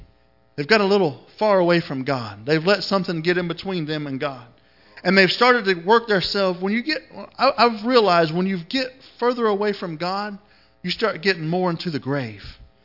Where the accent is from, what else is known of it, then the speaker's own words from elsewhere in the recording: Florida, United States; I could relate to that because I'm from Florida.